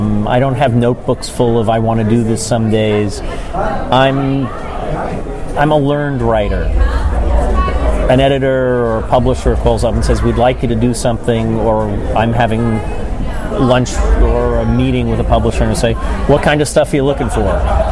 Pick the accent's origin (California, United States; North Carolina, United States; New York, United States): New York, United States; Brooklyn; You know, I grew up in Brooklyn.